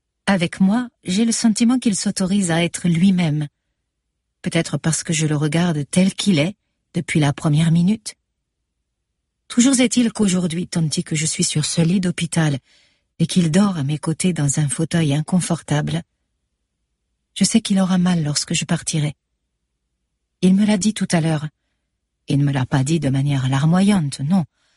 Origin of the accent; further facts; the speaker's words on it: France; born there; Je suis née en France.